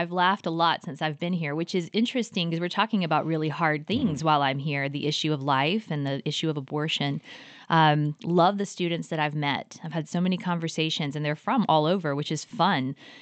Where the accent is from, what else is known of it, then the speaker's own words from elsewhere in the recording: Georgia, United States; moved away as an adult; now in Colorado, United States; I live in the great state of Colorado right now, but I am a Georgia girl, born and bred in Georgia. We moved to Colorado about 5 years ago